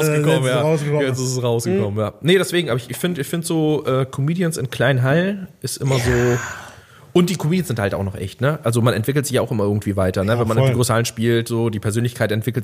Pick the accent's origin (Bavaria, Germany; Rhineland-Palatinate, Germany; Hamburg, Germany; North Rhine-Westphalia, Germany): Hamburg, Germany; Ich komme aus Hamburg, ja.